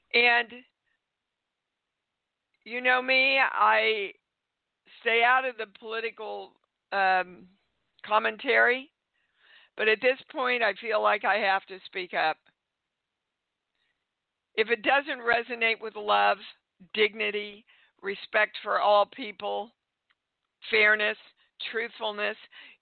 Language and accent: English; Kansas, United States; I was raised in Kansas.